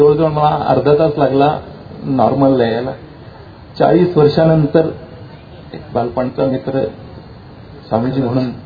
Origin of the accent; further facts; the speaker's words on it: Baramati, Maharashtra, India; मी बारामतीचा आहे